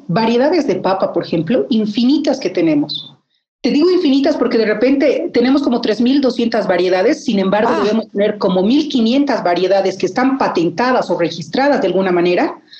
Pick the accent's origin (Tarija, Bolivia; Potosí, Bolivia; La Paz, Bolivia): La Paz, Bolivia; Creo que a veces, te digo como paseña